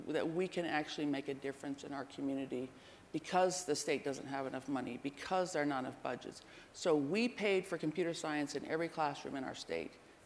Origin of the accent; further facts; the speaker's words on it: Heidelberg, Baden-Württemberg, Germany; now in United States; I grew up in Heidelberg, by the way.